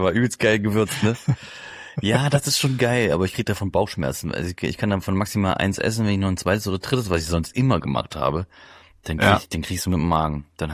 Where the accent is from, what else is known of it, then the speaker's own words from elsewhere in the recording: Thuringia, Germany; ich komme aus so Eichsfeld, aus dem Kreis Eichsfeld, aus Thüringen